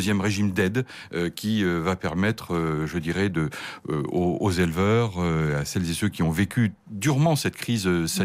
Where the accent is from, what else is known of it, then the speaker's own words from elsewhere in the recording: Normandy, France; moi, je viens du département de la Manche, qui est le premier bassin laitier français, avec les difficultés que l'on connaît, la crise laitière. C'est un département profondément rural.